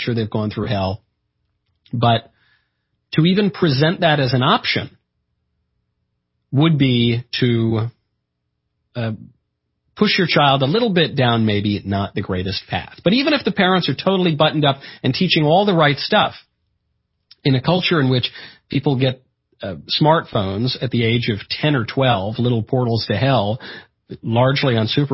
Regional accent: New York, United States; I'm from New York. Spent a fair bit of time in Brooklyn and upstate in communities that are full of Orthodox Jews.

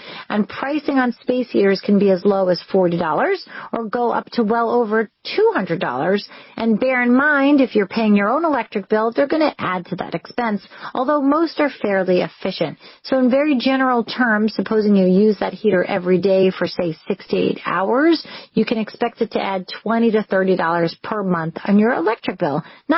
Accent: New York, United States; maybe it's just because, you know, I'm a New Yorker.

